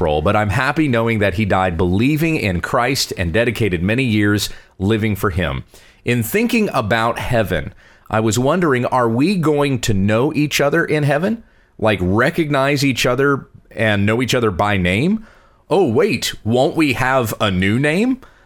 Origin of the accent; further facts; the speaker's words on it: Columbia, South Carolina, United States; born there; because where I was born in Columbia, South Carolina, that's who we had, D. James Kennedy.